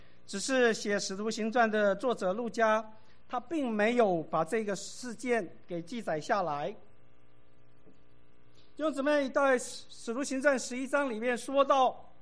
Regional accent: Guangdong, China; 他们和我们老广一样，两条腿的除了人，四条腿的除了桌子，什么都吃的。

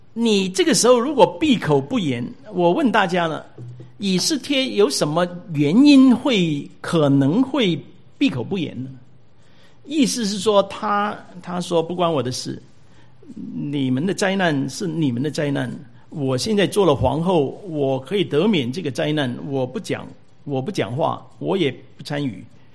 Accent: China; 我们中国人呢，四处漂泊，我们四处为家，我们都是离开我们本土啊，来到这里。我们也因为种种的原因，那来到一个异地来居住。

